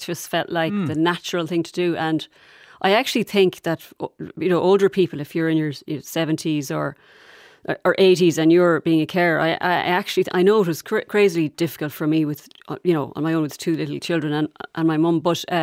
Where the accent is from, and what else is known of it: Galway, Connacht, Ireland; born or raised there